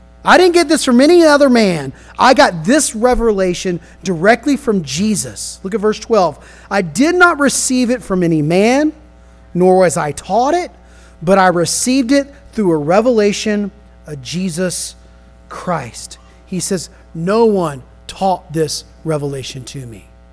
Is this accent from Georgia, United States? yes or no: yes; Tybee Island, Georgia, United States; And I thought, well, I grew up on Tybee.